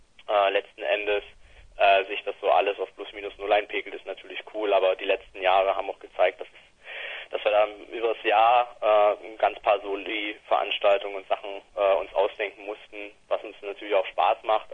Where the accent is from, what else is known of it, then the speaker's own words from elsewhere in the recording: Saxony, Germany; aus meiner alten Heimat, aus Ostsachsen.